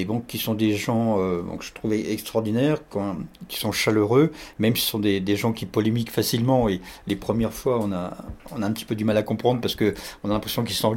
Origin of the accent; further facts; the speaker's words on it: Grand Est, France; born there; je suis français, j'y peux rien si je suis né en Champagne.